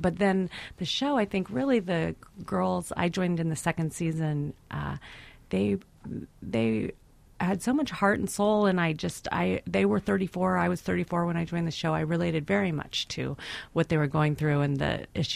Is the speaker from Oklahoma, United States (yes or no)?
yes; Oklahoma, United States; I mean, I grew up in Oklahoma, so I didn't feel as stylish or fabulous as those women.